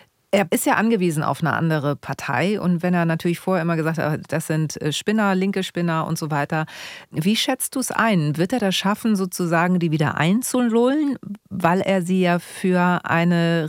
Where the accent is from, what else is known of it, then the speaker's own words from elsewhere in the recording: Hamburg, Germany; Genau, ich komme aus Hamburg, deswegen ist Karneval mir so egal.